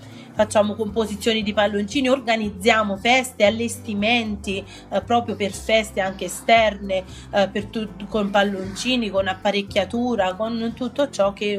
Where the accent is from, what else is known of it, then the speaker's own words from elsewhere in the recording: Caserta, Campania, Italy; now in Tuscany, Italy; mia terra di origine è Caserta.